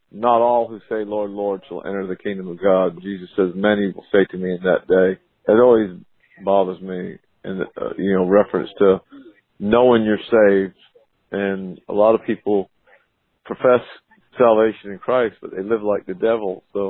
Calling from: Summerville, South Carolina, United States; I'm calling from Somerville, South Carolina.

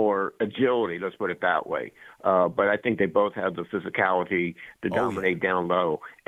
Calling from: Florida, United States; We're calling from Florida.

